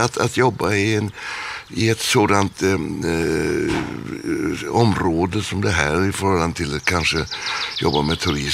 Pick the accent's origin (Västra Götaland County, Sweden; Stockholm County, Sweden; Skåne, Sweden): Västra Götaland County, Sweden; Gothenburg; Jag är ju göteborgare och min bror är också.